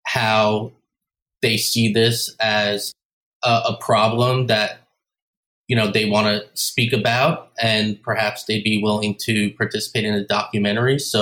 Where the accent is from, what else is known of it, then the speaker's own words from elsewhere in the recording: New York, United States; So we're documentary filmmakers from New York.